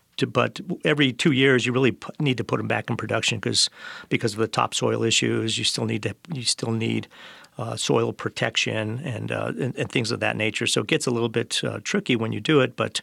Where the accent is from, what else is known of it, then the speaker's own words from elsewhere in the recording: Albuquerque, New Mexico, United States; I'm a native. I was born in Albuquerque, and so yeah, I've been here my whole life, and I've seen it. I've seen it change.